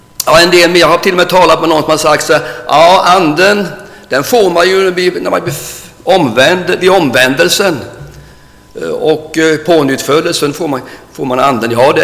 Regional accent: Nässjö, Jönköping County, Sweden; Jag bodde ju hemma i Nässjö.

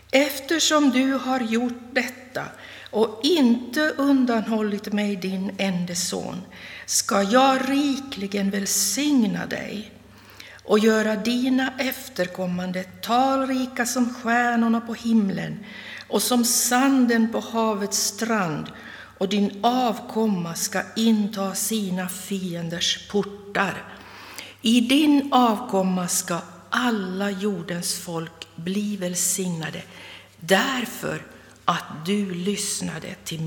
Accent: Jakobstad, Ostrobothnia, Finland; Vi ska gå tillbaka till Jakobstad och den församlingen där jag växte upp.

